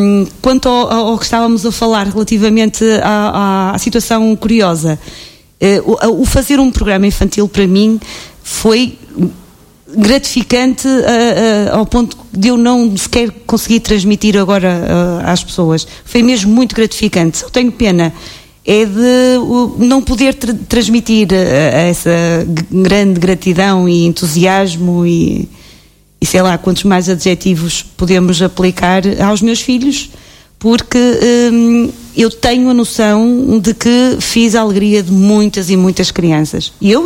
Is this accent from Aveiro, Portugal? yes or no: yes; Santa Maria da Feira, Aveiro, Portugal; É a minha terra, é onde o sítio onde eu nasci, onde eu cresci, onde eu me eduquei, estou a educar os meus filhos e estou com a minha família.